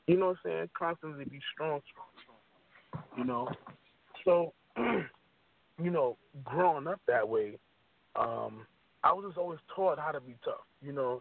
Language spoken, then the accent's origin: English; Miami, Florida, United States; I'm originally from Miami.